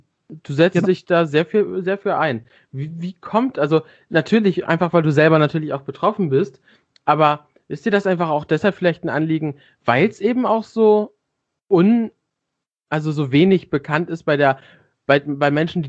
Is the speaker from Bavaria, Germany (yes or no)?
no; Lower Saxony, Germany; Ich komme aus Niedersachsen.